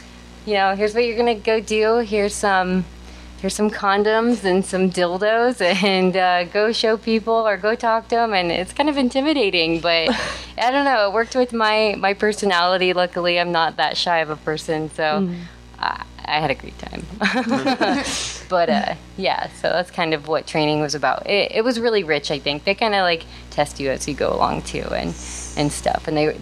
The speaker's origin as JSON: {"language": "English", "region": "California", "country": "United States", "said": "I'm from Humboldt. Do you know how much Humboldt County people love reggae music?"}